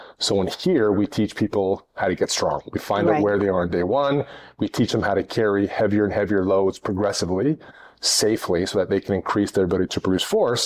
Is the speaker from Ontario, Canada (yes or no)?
no; Victoria, British Columbia, Canada; also born or lived in Kamloops; born in Kamloops, British Columbia, Canada, which is in the interior part of the west coast of Canada, in British Columbia. And my family moved to Victoria on Vancouver Island when I was six, and I was raised there. Left home when I was 17